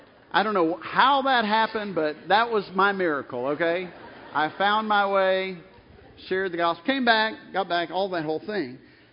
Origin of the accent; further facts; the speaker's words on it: New Orleans, Louisiana, United States; I was in Shreveport, that's where I was saved, but I would go back down to New Orleans, my hometown, I would visit with family